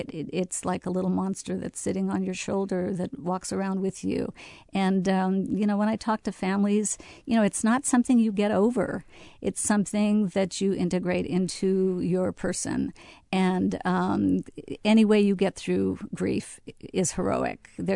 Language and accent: English; Fresno, California, United States; I grew up in Little Armenia in southeast Fresno, and I think that's that sense of rootedness and that sense of family.